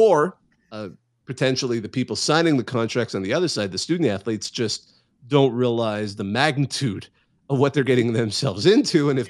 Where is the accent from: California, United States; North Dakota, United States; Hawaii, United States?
California, United States; Bakersfield; I'm now thinking, because I grew up in Bakersfield